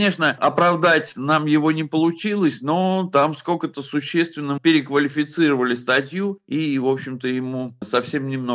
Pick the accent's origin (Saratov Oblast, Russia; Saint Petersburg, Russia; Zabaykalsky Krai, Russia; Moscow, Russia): Saratov Oblast, Russia; Saratov; я вернулся из Оренбурга опять туда, к себе в Саратов.